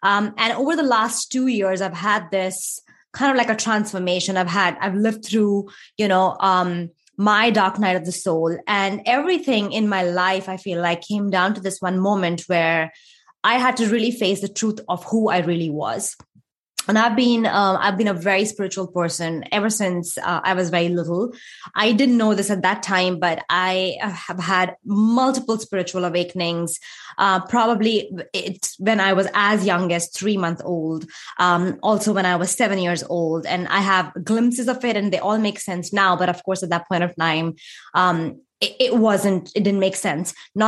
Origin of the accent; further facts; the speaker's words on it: India; moved away as an adult; now in United States; So I was born and brought up in India. I moved to the United States when I was 25 years old.